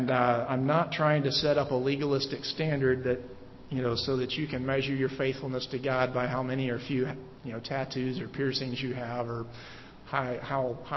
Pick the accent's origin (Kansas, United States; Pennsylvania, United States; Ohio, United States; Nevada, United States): Kansas, United States; Manhattan; I'm from Manhattan and I love this town.